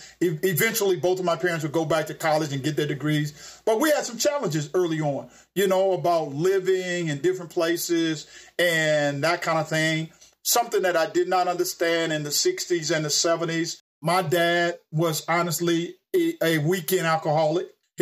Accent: Miami, Florida, United States; I grew up in Miami, Florida.

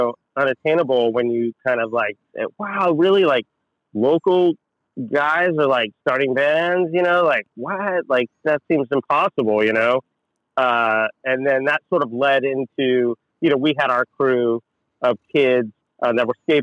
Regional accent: Chino, California, United States; I grew up in Chino, okay. The city of Chino.

